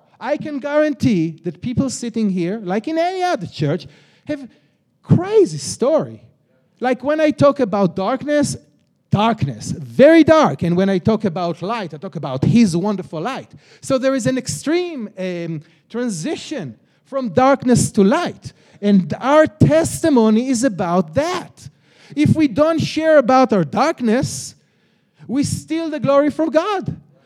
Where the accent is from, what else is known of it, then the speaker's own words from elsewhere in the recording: Jerusalem, Jerusalem District, Israel; I'm from Israel. I'm born and raised in Jerusalem.